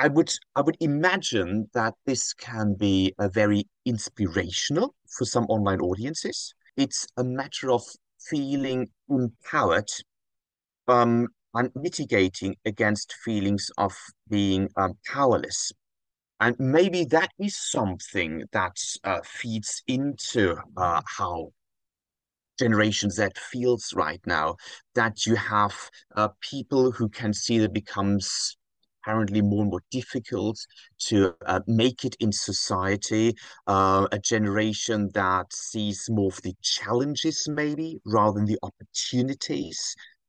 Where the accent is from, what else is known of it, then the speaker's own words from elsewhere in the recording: Nottingham, East Midlands, United Kingdom; Well, I'm from Nottingham. It's almost like a Robin Hood effect, you could say.